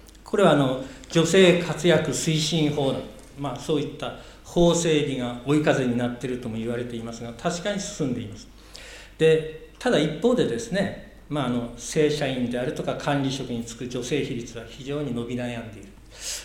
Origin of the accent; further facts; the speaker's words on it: Tsuchiura, Ibaraki, Japan; born there; 私の生まれ故郷の土浦市では